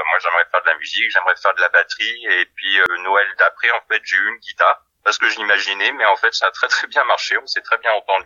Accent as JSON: {"language": "French", "town": "Toulon", "region": "Provence-Alpes-Côte d'Azur", "country": "France", "tie": "born there", "said": "Je suis né à Toulon, et puis bah, maintenant, je suis en Charente, je vis en Charente."}